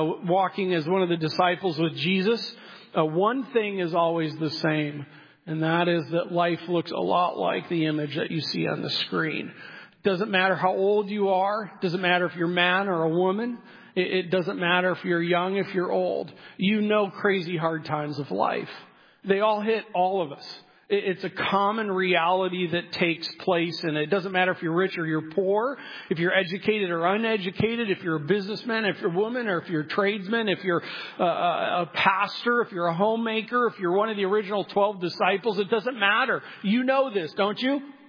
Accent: Midwest, United States; I grew up in the Midwest. My wife grew up in Los Angeles, and we met in high school in Minneapolis, Minnesota.

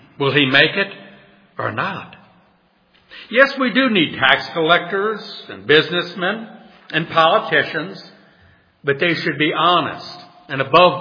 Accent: New Orleans, Louisiana, United States; Last week I mentioned I grew up in New Orleans, and I went to many, many Mardi Gras parades

